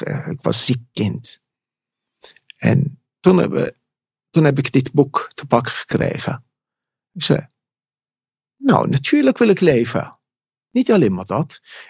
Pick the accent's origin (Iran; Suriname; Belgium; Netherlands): Iran; Ik kom uit het oosten. Uit het heel oergeschiedenis. En die draag ik bij me. En ik ben een meid uit Perzië.